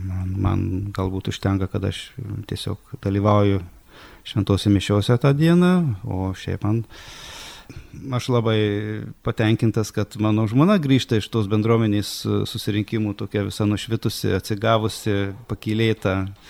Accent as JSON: {"language": "Lithuanian", "town": "Girdžiai", "region": "Tauragė County", "country": "Lithuania", "said": "Aš iš Jurbarko rajono, irgi netoli nuo Jurbarko, 10 km tik tais iš Girdžių, tai praktiškai irgi jurbarkietis."}